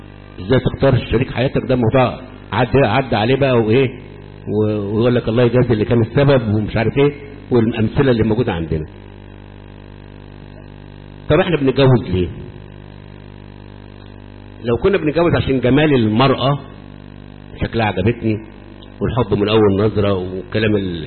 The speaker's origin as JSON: {"language": "Arabic", "country": "Egypt"}